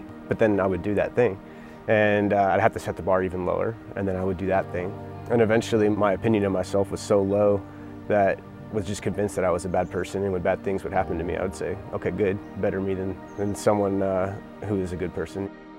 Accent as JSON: {"language": "English", "region": "California", "country": "United States", "tie": "born or raised there", "said": "I grew up here in the Bay Area."}